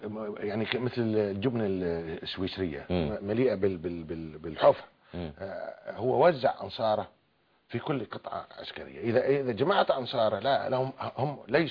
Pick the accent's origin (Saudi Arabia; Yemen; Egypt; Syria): Syria; Daraa, Daraa Governorate; والله العظيم عندنا في درعا والله ما يعرف حتى أمريكا فين على الخريطة